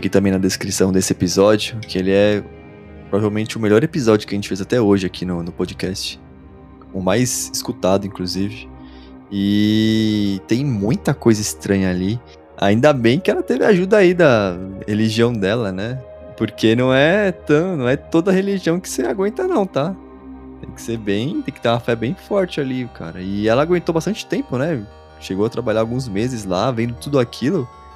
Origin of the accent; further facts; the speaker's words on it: São Paulo, Brazil; A gente é paulista, a gente pode falar isso, tá? Eu morro de medo de lá. Sou da Zona Norte, que também não é muito boa.